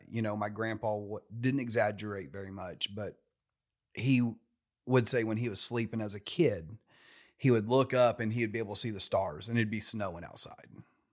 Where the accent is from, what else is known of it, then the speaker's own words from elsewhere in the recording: Cane Hill, Arkansas, United States; I grew up in Cane Hill, Arkansas, bub.